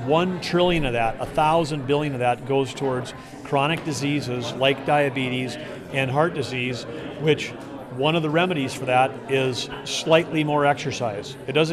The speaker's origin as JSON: {"language": "English", "town": "Arthur", "country": "United States", "tie": "born or raised there", "said": "when they're as small as my hometown, Arthur."}